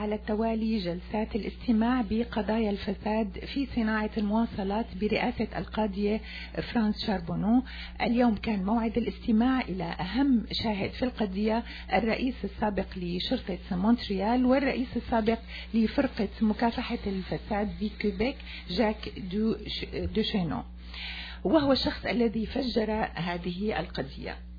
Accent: Syria; نحن أبناء سوريا، راسنا مرفوع دائما ببعضنا البعض، وكلنا منحبك يا سوريا.

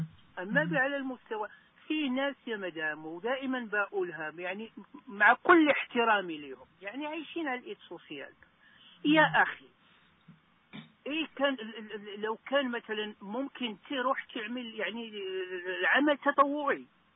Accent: Morocco; moved away as an adult; سواء في بلدي المغرب أو هنا أو في أي دولة

